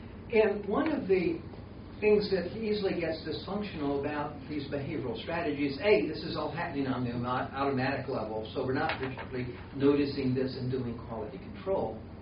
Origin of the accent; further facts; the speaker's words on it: Deep South, United States; You know, I grew up in the Deep South, and where we lived, you know, it was the norm was if you're friends with somebody, you just drop by unannounced.